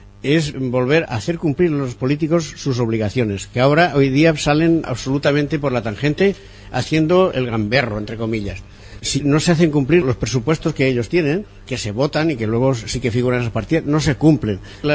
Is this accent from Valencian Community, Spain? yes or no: yes; Villafranca del Cid, Valencian Community, Spain; hablo de mi pueblo, Villafranca del Cid